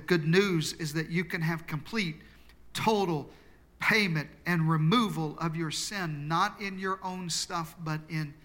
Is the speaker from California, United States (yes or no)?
no; Arkansas, United States; and I'm from Arkansas, so I really am from Arkansas.